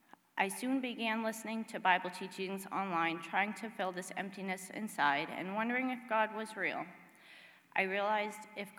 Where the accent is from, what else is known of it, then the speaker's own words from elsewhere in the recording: Maine, United States; I was born and raised in Maine. I come from a loving home, and I am the middle child of three.